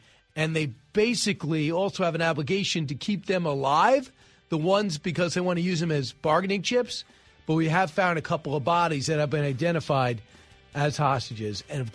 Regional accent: United States; What bothers me as an American, only 20% of the 18 to 34s support Israel in this war against Hamas.

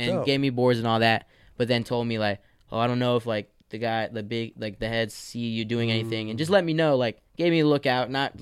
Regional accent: Florida, United States; I told him that I was like from Florida and everything

